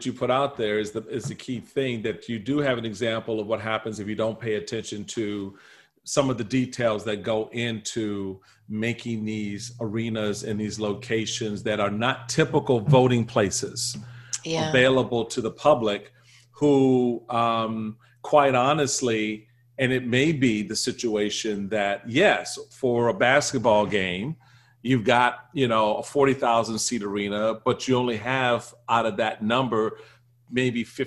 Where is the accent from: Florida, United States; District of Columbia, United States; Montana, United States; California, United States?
District of Columbia, United States; Washington; where I grew up in Washington, D.C.